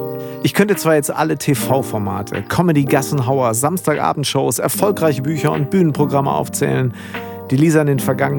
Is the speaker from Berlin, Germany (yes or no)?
no; Münster, North Rhine-Westphalia, Germany; wir sind beide Münsteraner.